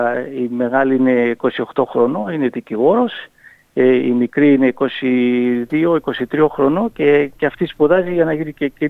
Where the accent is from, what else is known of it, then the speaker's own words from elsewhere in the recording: Australia; γιατί μετανάστης εδώ, ήταν δύσκολα μεγαλώνοντας εδώ στην Αυστραλία